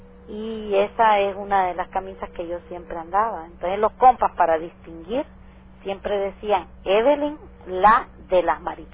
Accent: Nicaragua; Cuando yo vine de Nicaragua, cuando yo vine a todo eso

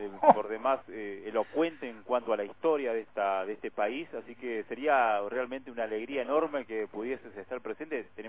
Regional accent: El Maitén, Chubut, Argentina; yo por circunstancia, bueno, nací en otro lado, pero mi parte de mi infancia la desarrollé aquí.

